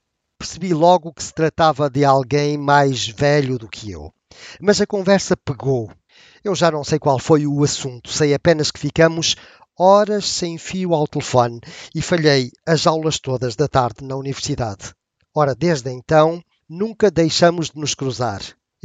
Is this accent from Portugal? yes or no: yes; Portugal; eu vi isso na minha aldeia em Portugal